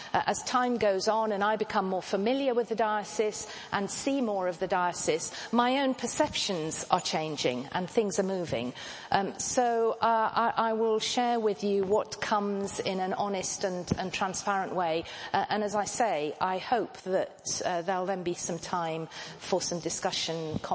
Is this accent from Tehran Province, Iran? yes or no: no; Isfahan, Iran; born there; English is a second language; I was born in the middle of the 60s, 1966, in the very beautiful city of Isfahan, which is quite central in the country.